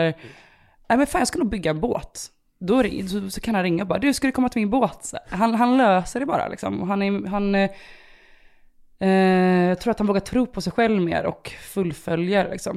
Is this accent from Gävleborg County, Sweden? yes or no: no; Kungsbacka, Halland County, Sweden; vi växte upp i Kungsbacka, 3 mil utanför Göteborg